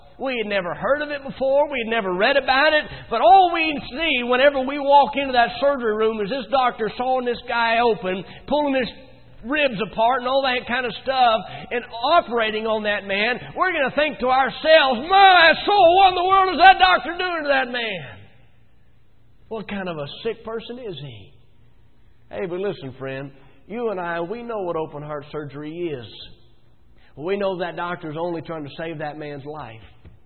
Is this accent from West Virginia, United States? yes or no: yes; West Virginia, United States; You have to understand, I'm from West Virginia. We do things a little differently in West Virginia than the rest of the world does.